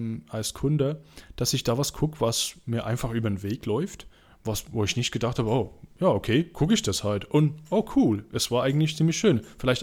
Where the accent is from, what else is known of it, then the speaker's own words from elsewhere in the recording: England, United Kingdom; German is a second language; Das ist für mich ja offensichtlich okay als Engländer